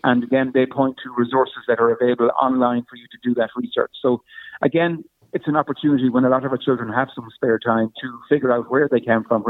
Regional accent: County Galway, Ireland; When I was growing up in rural East Galway

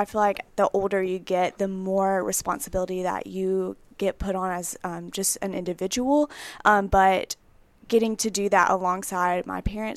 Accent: Arab, Alabama, United States; I'm from Arab, Alabama. I'm a senior here at UA studying food and nutrition.

